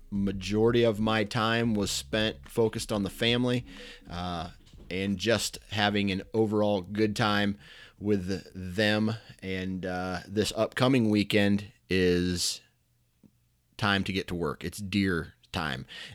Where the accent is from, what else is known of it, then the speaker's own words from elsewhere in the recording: Iowa, United States; I am born and raised in Iowa.